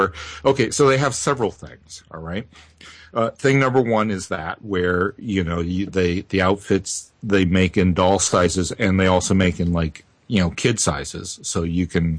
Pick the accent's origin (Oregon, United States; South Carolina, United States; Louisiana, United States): Louisiana, United States; New Orleans; I'm Creole from New Orleans, right?